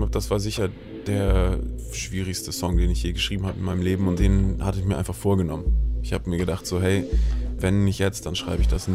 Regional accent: Reutlingen, Baden-Württemberg, Germany; Also meine Jugend in Reutlingen war definitiv geprägt von diesem ganzen sozialen, brennpunktartigen Milieu.

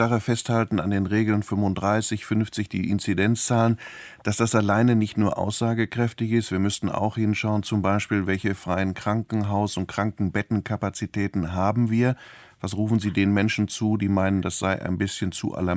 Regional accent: Essen, North Rhine-Westphalia, Germany; Sie wissen, Essen ist auch meine Heimatstadt oder meine Geburtsstadt.

